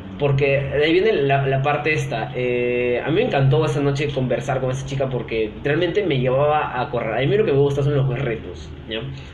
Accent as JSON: {"language": "Spanish", "country": "Peru", "said": "Mi idea es de que el Perú acá, porque soy peruano, está muy desactualizado en lo que es presencia online."}